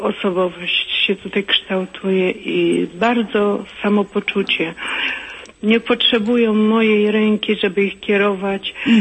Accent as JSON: {"language": "Polish", "town": "Lubań", "region": "Lower Silesian Voivodeship", "country": "Poland", "said": "ja jestem z Dolnego Śląska, z Lubania."}